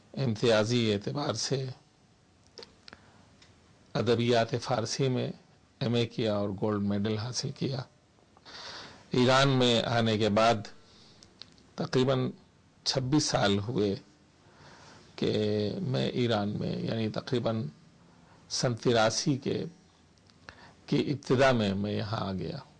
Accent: Jaunpur, Uttar Pradesh, India; 1955 ہے، اور میرا وطن یو پی کا ایک مشہور پرانا شہر جونپور ہے۔

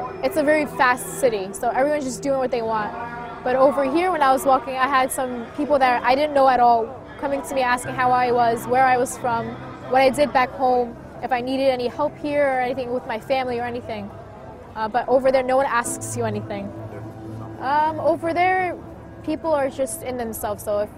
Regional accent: United States; I'm from America. I live in Bridgewater in New Jersey.

